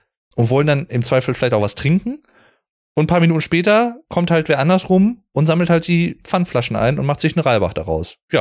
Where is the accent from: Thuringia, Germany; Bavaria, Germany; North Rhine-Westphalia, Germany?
North Rhine-Westphalia, Germany; ich komme ja aus dem Sauerland eigentlich und ich bin jetzt hier hingereist